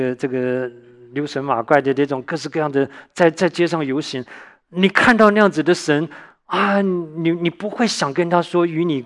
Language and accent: Chinese; Taiwan; 我从小在台湾